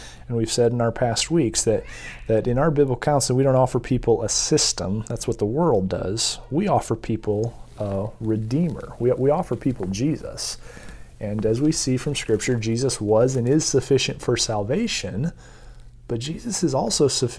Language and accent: English; Midwest, United States; We grew up in church, but maybe not the same church. We are from the Midwest, so our experiences have been similar.